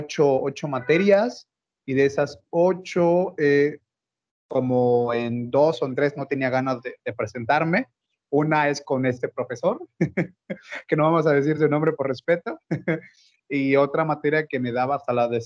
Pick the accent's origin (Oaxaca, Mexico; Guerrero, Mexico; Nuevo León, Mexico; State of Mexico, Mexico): Guerrero, Mexico; Acapulco; yo no soy de la ciudad de León, de regresar a Acapulco, yo soy de Acapulco